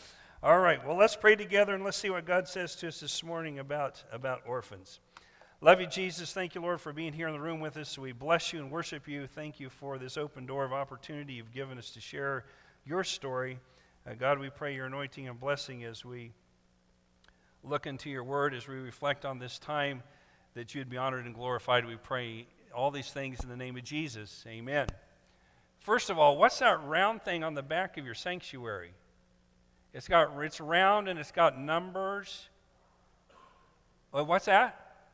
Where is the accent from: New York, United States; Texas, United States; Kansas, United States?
Kansas, United States; Number two, I'm from Western Kansas, a dry land wheat farm.